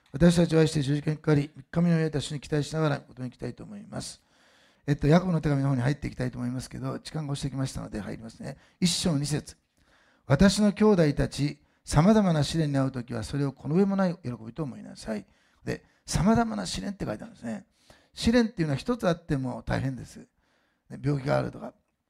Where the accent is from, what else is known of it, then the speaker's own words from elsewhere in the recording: Osaka, Japan; 道に乗ってこう手を置いてる人は大阪の人ではないんです。今は知りませんよ。昔はそうだったんで、私そこで育ったんですね。